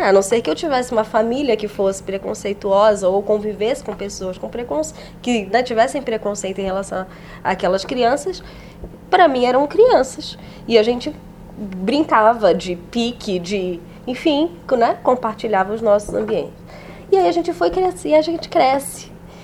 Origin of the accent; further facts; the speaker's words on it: Rio de Janeiro, Brazil; born there; eu nasci no Rio de Janeiro, né? E aí eu estudava numa escola pública municipal